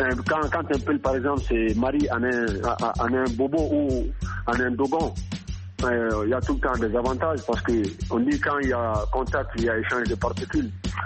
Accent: Mali; tout comme ici chez nous au Mali

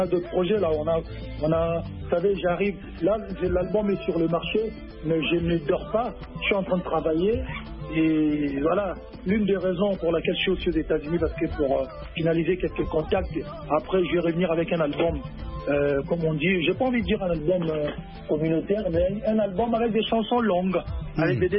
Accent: Bandal, Kinshasa, DR Congo; Moi, je suis des Bandal

